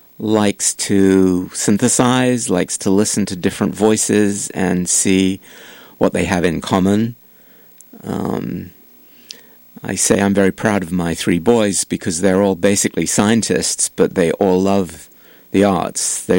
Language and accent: English; England, United Kingdom; growing up in England